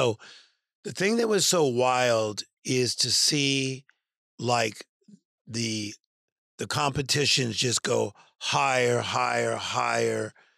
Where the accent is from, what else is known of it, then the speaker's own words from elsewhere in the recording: Compton, California, United States; I'm from Compton, California. And you need religion in Compton, California.